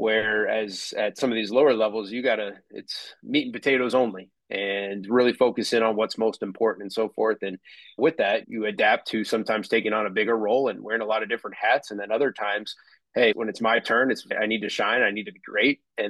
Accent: Phoenix, Arizona, United States; being back in Phoenix. I'm from Phoenix.

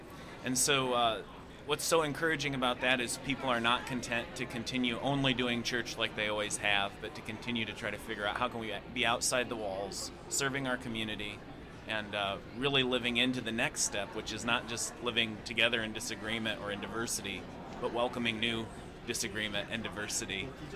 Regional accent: Plymouth, Indiana, United States; now in Fort Wayne, United States; I'm originally from Plymouth, Indiana, but I serve at St. Joseph in Fort Wayne.

